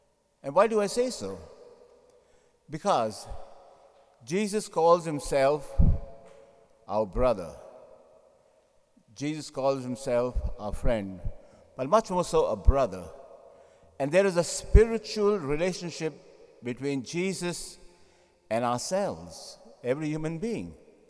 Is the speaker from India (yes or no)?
yes; India; now in United States; I remember myself, growing up in India there, I just could not imagine, at Christmas time to sing the carol, the snow lay on the ground. We never had snow.